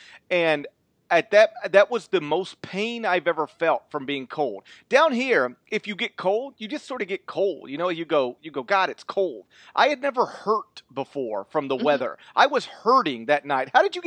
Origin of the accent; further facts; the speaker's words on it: the South, United States; again, I'm from the South. I live in the South.